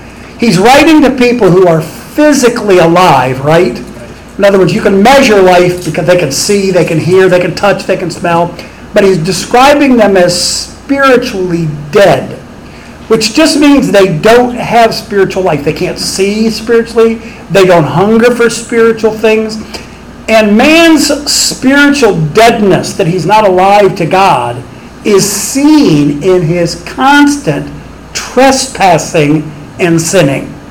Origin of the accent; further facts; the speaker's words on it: Bath, Ohio, United States; he committed his first murder about 2 miles from where I grew up in Bath, Ohio.